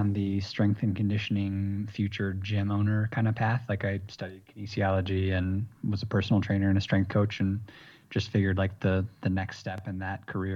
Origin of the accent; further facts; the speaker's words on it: United States; now in Bogota, Colombia; I'm obviously from the United States, and so I've got my eye on it